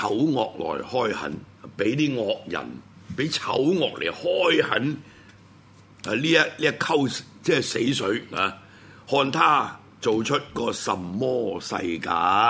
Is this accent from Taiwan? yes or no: no; Hong Kong; 咁我哋香港人的健康、性命安全